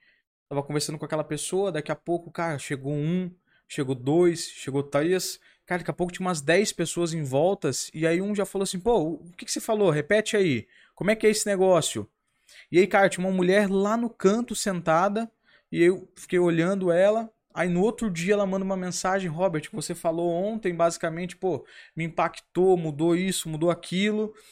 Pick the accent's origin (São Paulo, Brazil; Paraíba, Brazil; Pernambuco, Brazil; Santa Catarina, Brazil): Santa Catarina, Brazil; Balneário Camboriú; Alphaville não é diferente de Balneário Camboriú, de onde eu vim